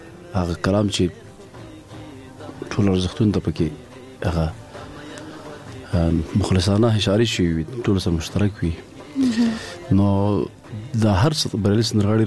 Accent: Paktia, Afghanistan; مونږ د پکتیا یو

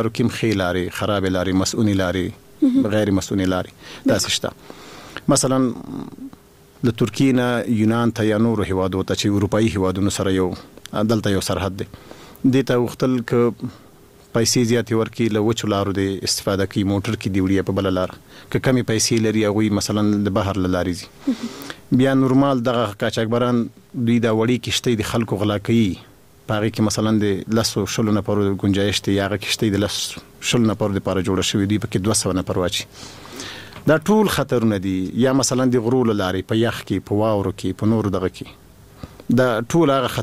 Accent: Jalalabad, Nangarhar, Afghanistan; moved away as an adult; کله چې زه له ننګرهار وتلم یو لامل یې همدا و چې موږ د ښار تر څلور دروازو ایسار شو

